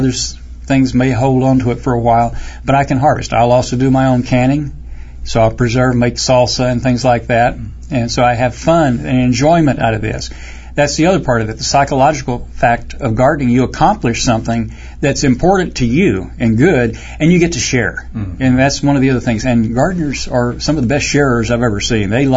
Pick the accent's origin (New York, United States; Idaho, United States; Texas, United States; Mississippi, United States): Texas, United States; Baytown; I grew up near Houston, Baytown, Texas.